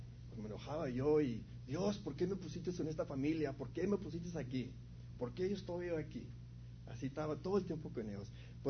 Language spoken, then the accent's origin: Spanish; Texas, United States; now in El Paso, United States; yo no soy de aquí del Paso. Vengo de un pueblo muy chiquito allá del otro lado de San Antonio y pues, como mucha gente, hemos creado católicos, Catholic.